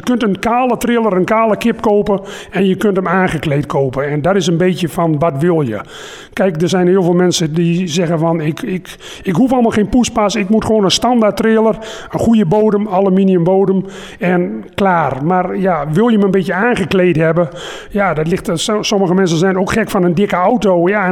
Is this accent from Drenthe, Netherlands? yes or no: yes; Nieuw-Weerdinge, Drenthe, Netherlands; Nieuw-Weringen, gemeente Emmen.